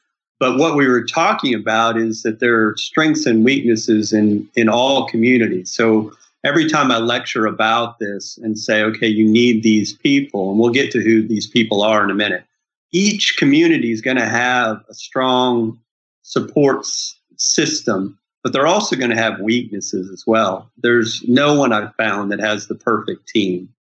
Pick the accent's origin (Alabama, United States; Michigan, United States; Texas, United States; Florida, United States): Texas, United States; And so to be able to think about my hometown, which is a small Texas town, I would have a completely different adventure there.